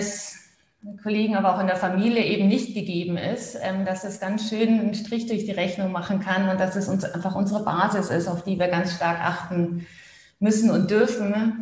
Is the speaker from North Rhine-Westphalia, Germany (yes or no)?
no; Oberammergau, Bavaria, Germany; Ich komme ja aus Oberammergau, aus einem kleinen Dorf in den Alpen und da habe ich ganz stark meine Wurzeln.